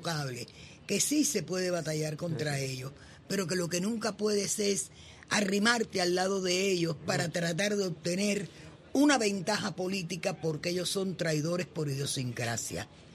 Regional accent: Cuba; yo soy cubano

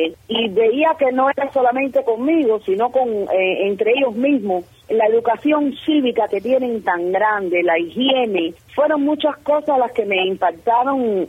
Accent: Cuba; moved away; me decían, ay, qué acento más bonito, ¿de dónde es usted, señorita? Yo le decía, de Cuba.

